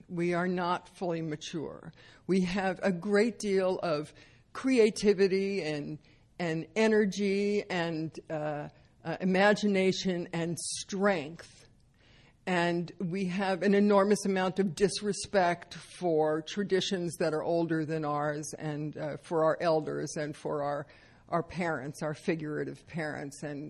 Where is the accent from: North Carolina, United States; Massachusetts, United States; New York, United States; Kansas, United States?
New York, United States; Brooklyn; born there; and maybe it's because I was born in Brooklyn, I'm not sure